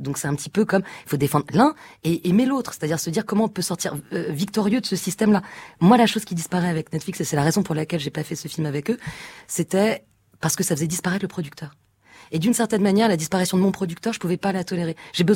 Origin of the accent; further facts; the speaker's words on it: France; je suis française.